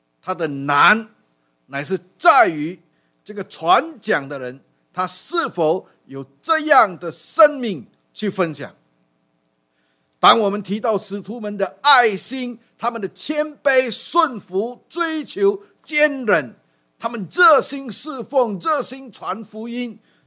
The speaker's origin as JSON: {"language": "Chinese", "country": "China", "said": "好像我们中国人啊，有姓、有名、有字、有号，还很多。"}